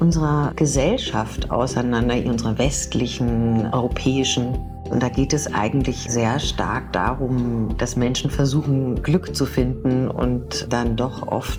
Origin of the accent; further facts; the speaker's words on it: Munich, Bavaria, Germany; now in Berlin, Germany; Ich wohne aber schon fast so lange in Berlin, wie ich jemals in München gelebt habe. Seit 2000 wohne ich in Berlin.